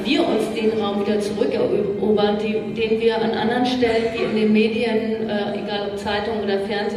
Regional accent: Hamburg, Germany; Ich komme aus Hamburg

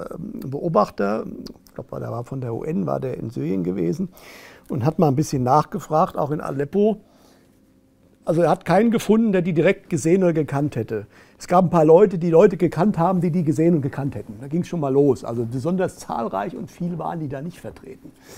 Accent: West Germany, Germany; wie bei uns im Westen, wo ich herkomme

